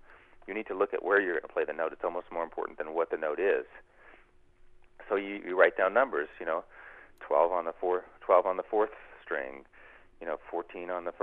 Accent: New York, United States; Well, growing up in New York, same deal, you know, in a high school with I think three different orchestras

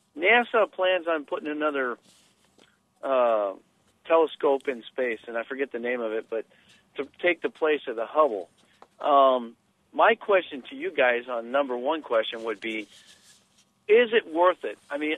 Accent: Lancaster, California, United States; I grew up in Lancaster, California. I don't know if you're aware of that, but where that's at. It's out in the desert, the high desert, but it's next to Edwards Air Force Base

